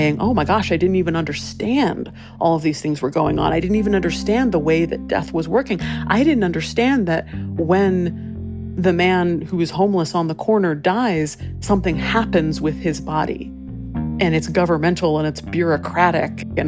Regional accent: Hawaii, United States; my parents live in Hawaii. I grew up in Hawaii. They're still there.

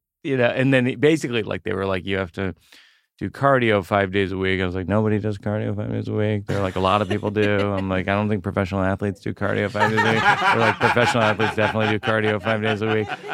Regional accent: Shrewsbury, Massachusetts, United States; I mean, I grew up outside of Worcester. Mm-hmm. I didn't even grow up outside of Boston. Like people don't even understand when I explain where I live. I'm like Central Massachusetts.

